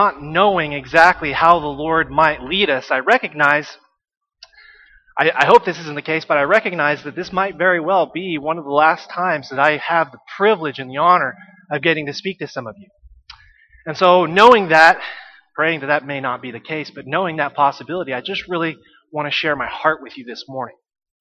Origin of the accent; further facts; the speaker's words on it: Texas, United States; I grew up in Texas.